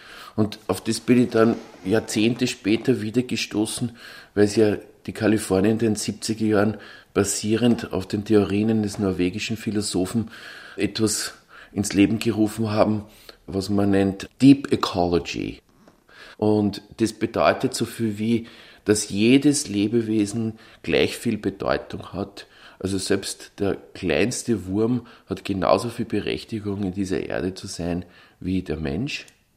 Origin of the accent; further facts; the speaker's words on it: Linz, Upper Austria, Austria; des Pöstlingberges gewohnt. Und damals war das ja noch nicht so verbaut, wie es heute ist. Und dadurch bin ich schon praktisch in der Natur aufgewachsen.